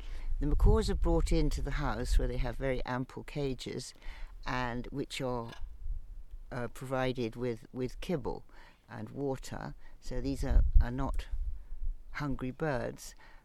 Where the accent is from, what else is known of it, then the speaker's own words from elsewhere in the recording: Colchester, East of England, United Kingdom; I come from Colchester, England, and I've been involved with parrots increasingly for the last 10 years.